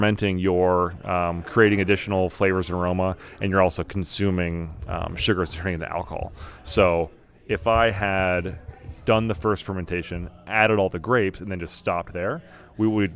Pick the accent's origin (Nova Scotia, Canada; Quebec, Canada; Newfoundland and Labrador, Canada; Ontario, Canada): Ontario, Canada; Toronto; I'm from Toronto, and so I go up there to visit family quite often